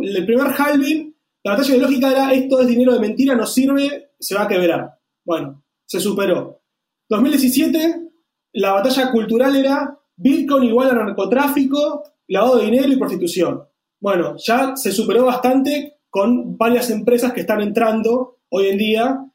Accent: Argentina; creo que nosotros como argentinos

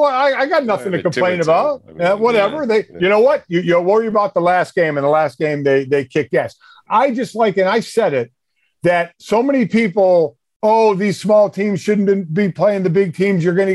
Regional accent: Philadelphia, Pennsylvania, United States; And I came from Philly where it's for real.

